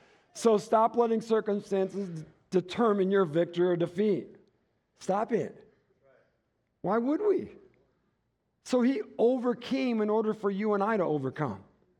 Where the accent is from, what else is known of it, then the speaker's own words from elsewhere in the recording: Michigan, United States; In case you don't know, I'm from Michigan.